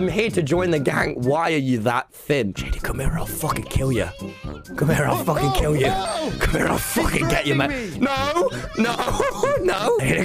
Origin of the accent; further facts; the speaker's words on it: East Midlands, United Kingdom; I'm literally from the East Midlands, mate.